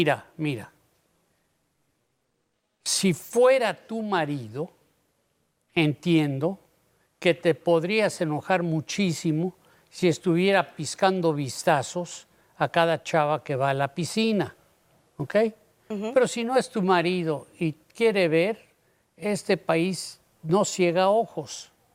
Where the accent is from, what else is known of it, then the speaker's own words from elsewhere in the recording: Mexico City, Mexico; born there; eso es porque nací en la Ciudad de México Ya no puedo decir el DF.